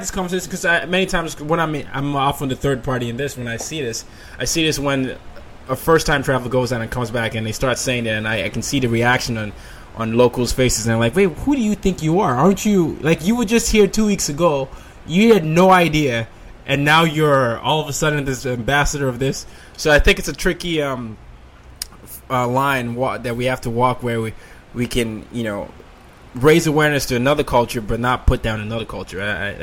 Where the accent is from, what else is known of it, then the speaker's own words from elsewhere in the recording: Nigeria; I'm Nigerian, but every time I go out, I'm perceived as African-American